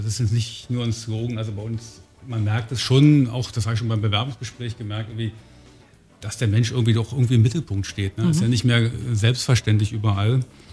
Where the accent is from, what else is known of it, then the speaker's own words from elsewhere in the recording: Luckau, Brandenburg, Germany; Ich bin ja gebürtiger Brandenburger, stamme aus Luckau, habe in Greifswald und dann an der Humboldt-Uni in Berlin studiert